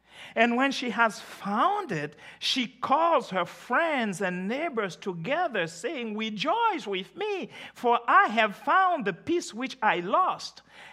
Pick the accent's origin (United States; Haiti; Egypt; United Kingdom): Haiti; Now, when I grew up in Haiti, I lived a stone's throw from the most famous comedian in the history of the country.